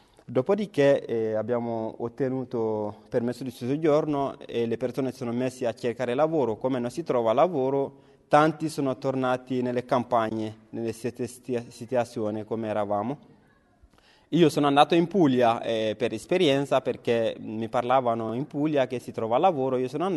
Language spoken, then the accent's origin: Italian; Mali; Italian is a second language; vengo dal Mali.